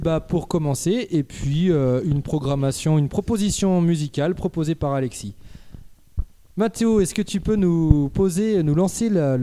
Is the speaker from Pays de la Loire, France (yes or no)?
no; Brittany, France; Je viens, j'ai grandi en Bretagne, à côté de Rennes, pendant 20, 22, 20, 25 ans à peu près.